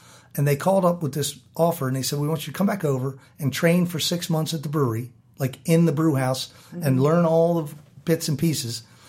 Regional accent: Baltimore, Maryland, United States; That's 20 minutes from my house. I grew up in South Baltimore. I could ride a bike there if I had to.

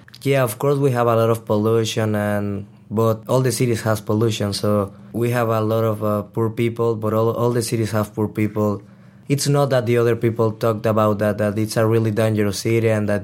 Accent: Mexico City, Mexico; English is a second language; I'm 17 years old. I'm from Mexico City.

